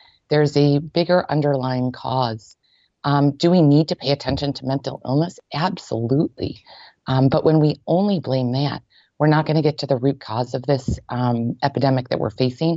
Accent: New York, United States; You know, I grew up in Western New York

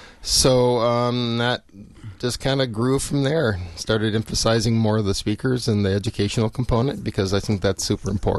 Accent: California, United States; moved away; I grew up in California through no fault of my own. I didn't have much to say about it. My parents were there when they had me.

